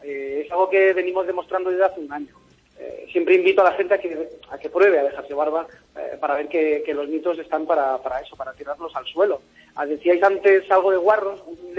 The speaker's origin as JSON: {"language": "Spanish", "country": "Spain", "said": "Soy español"}